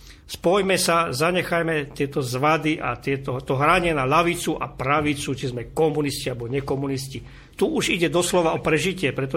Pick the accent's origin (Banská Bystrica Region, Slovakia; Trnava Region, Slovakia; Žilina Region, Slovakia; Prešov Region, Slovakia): Prešov Region, Slovakia; Poprad; dokonca vodu, priamo u nás v Poprade